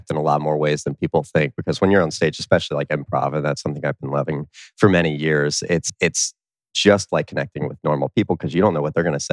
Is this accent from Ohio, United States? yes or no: yes; Westerville, Ohio, United States; also born or lived in New York; Yep. I grew up in the Westerville, Columbus area. And I've lived here ever since. I lived in New York for a little while doing an internship.